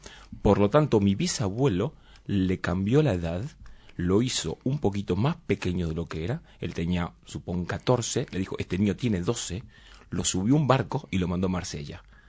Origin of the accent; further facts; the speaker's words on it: Argentina; yo soy segunda generación argentina, tanto de parte de madre como de padre. Y mis abuelos, uno nació en Damasco, y mi abuela nació en Beirut.